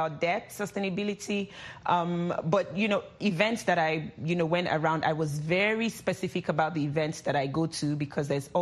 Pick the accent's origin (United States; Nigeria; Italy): Nigeria; as Nigerian